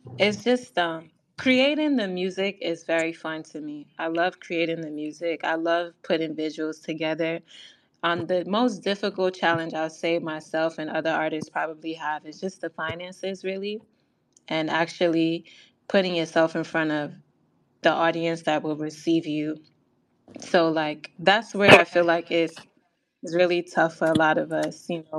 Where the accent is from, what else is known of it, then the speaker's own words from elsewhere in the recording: New York, United States; I'm from New York. Like, I feel like New York is very amazing culture over here.